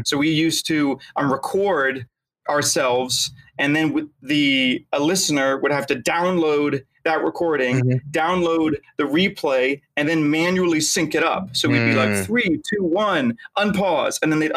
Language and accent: English; California, United States; So I grew up in NorCal